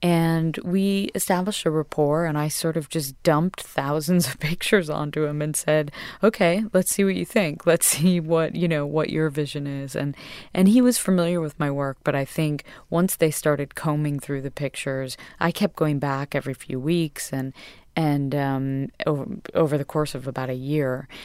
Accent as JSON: {"language": "English", "town": "Westport", "region": "Connecticut", "country": "United States", "tie": "born or raised there", "said": "I was raised in Westport, Connecticut, and I was raised in a family of hairdressers, essentially."}